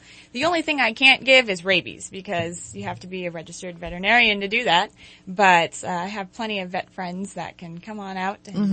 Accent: California, United States; I started out as a city kid, actually. I grew up in the Bay Area. and attended school down there

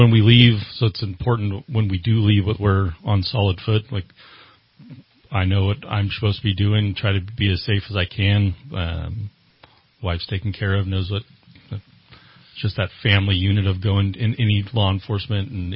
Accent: California, United States; Went to Parsons and eventually went to high school up in Burney High School. So I grew up in Shasta County, Shasta kid, and all over from Redding to Burney.

